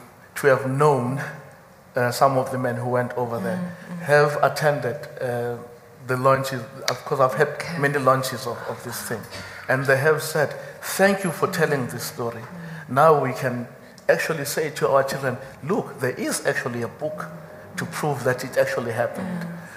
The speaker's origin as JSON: {"language": "English", "region": "KwaZulu-Natal", "country": "South Africa", "said": "I come from KwaZulu-Natal of the 1980s."}